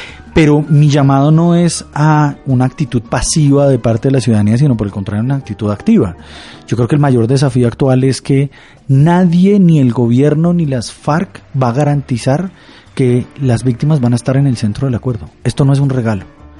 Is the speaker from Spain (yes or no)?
no; Colombia; lo que somos como colombianas y colombianos